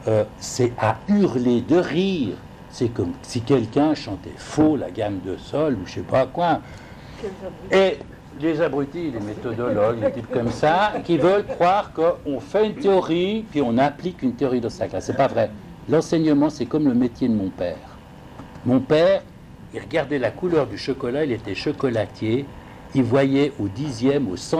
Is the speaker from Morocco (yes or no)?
no; Geneva, Switzerland; accent: Geneva; Je suis suisse, je suis trilingue, je suis fils d'un Tessinois, d'une Suisse allemande, et j'ai grandi à Genève, au quartier des Ouïes, avec l'accent genevois